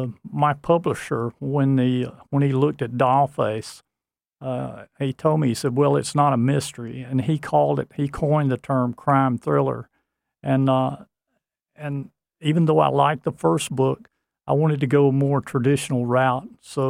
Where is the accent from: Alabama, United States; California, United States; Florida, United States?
Alabama, United States; Fort Payne; now in Huntsville, United States; Well, I live near Huntsville now, but for a long time we lived in Fort Payne. I was born and reared in Fort Payne.